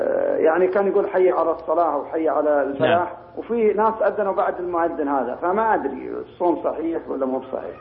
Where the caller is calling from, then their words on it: Qatar; عندنا في قطر.